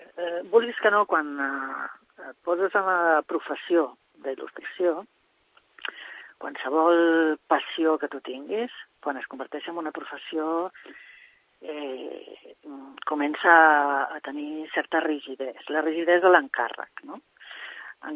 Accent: Barcelona, Catalonia, Spain; now in Sant Cugat, Spain; Jo sóc de Barcelona, però no tornaria a viure a Barcelona ni que em paguessin.

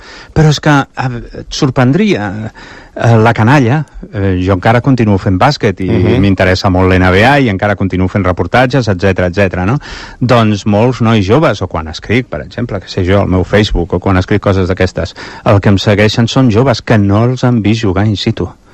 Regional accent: Barcelona, Catalonia, Spain; Soc de Barcelona.

